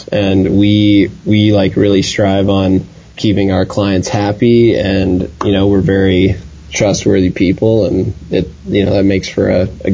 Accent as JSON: {"language": "English", "town": "Vail", "region": "Colorado", "country": "United States", "tie": "born or raised there", "said": "growing up in Vail is, it's kind of a tough thing"}